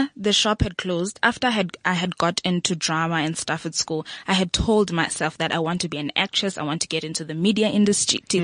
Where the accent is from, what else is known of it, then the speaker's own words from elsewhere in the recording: Mthatha, Eastern Cape, South Africa; the co-founder of WeTalk, born and raised in Omtata, doing my first year at Boston City Campus.